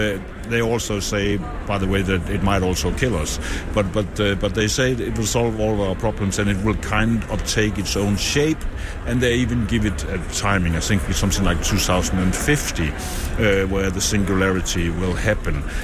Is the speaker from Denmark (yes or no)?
yes; Denmark; English is a second language; In my home country, Denmark, we have a government saying that we should try to be leading within